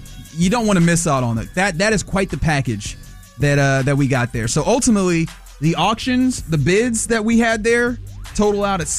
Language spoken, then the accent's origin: English; Nigeria; I'm gonna let you know I'm Nigerian, but my Igbo is a little rusty.